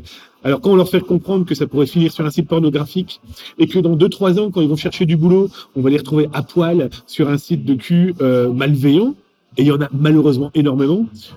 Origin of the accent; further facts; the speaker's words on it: France; accent: French; J'ai déjà du mal avec mon accent français